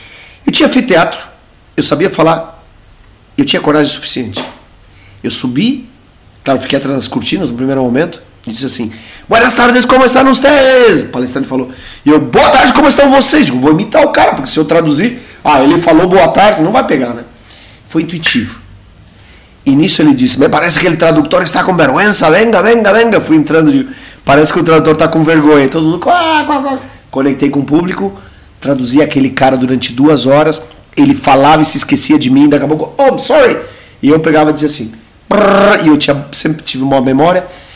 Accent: Argentina; eu sou argentino, né? Não pude evitar, minha mãe me fez lá, apesar de ser brasileira.

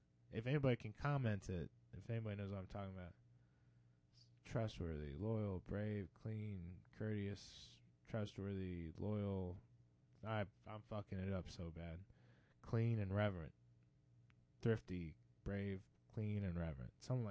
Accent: United States; I'm an American, and I love it.

